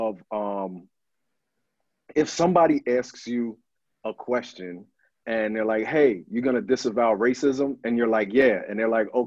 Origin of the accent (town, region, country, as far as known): New Jersey, United States